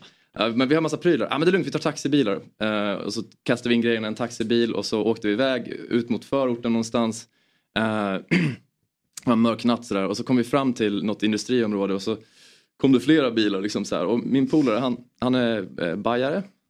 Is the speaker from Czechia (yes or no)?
no; Åland Islands; jag kom från Åland igår. Ah. Jag var hemma och hälsade på mina föräldrar lite grann som bor där.